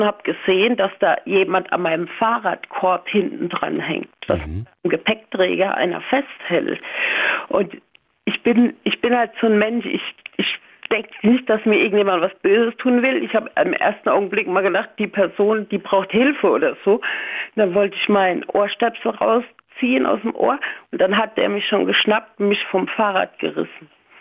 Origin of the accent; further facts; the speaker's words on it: Rhineland-Palatinate, Germany; Ich bin in der Vorderpfalz aufgewachsen und war zu der Zeit öfter bei einer Freundin in Mannheim zu Besuch